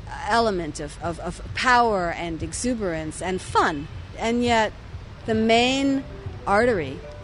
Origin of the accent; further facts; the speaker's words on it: New York, United States; And as a New Yorker, I said to myself, oh my God, there's something parallel here.